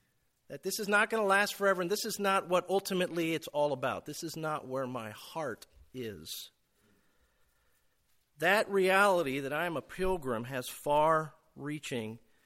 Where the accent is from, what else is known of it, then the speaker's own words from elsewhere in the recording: Puerto Rico; Reminded me a lot of the food I grew up eating in Puerto Rico.